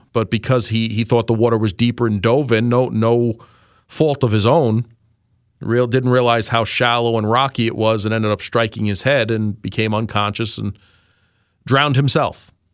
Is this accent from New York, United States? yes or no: yes; Astoria, New York, United States; There was I had a neighbor where I grew up in Astoria, Queens, and the father and brother died, and I knew the mother well, and I knew the younger brother that I grew up